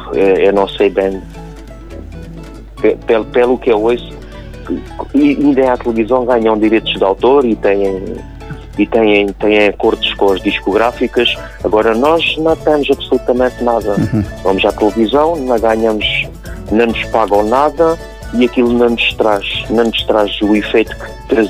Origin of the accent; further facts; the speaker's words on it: Lagoa, Portugal; dar uma entrevista à rádio local da minha terra, Lagoa.